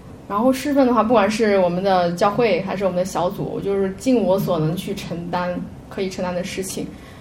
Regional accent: Shanxi, China; 大家好，我是山西的

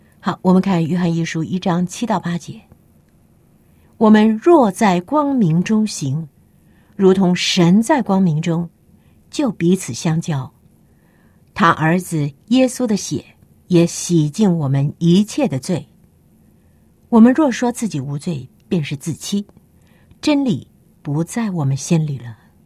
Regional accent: China; 咱们中国人总觉得在礼教观念当中长大的，咱们打小就知道这个基本的这个礼仪啊

